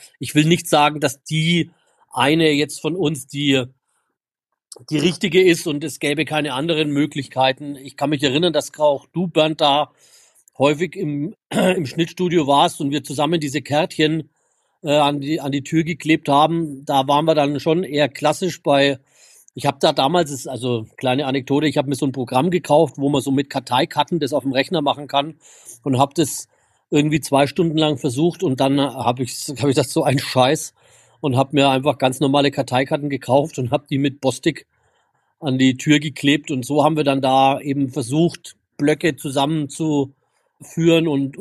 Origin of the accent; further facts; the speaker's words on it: Nuremberg, Bavaria, Germany; weil da fühlt man sich als Nürnberger so gut